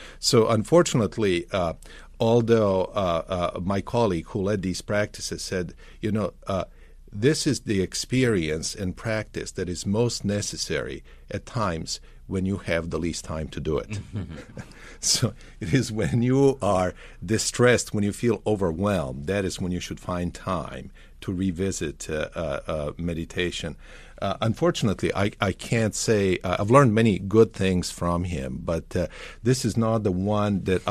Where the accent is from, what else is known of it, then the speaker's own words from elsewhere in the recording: Belgrade, Serbia; accent: Slavic; English is a second language; I grew up in Belgrade, what used to be Yugoslavia.